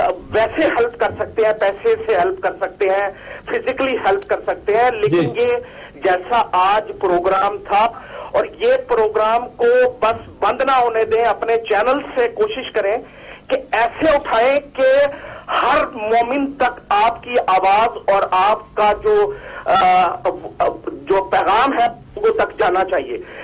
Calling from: London, United Kingdom

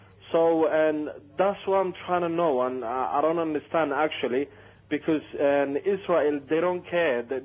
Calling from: East London, London, United Kingdom; Hello, I'm calling from East London.

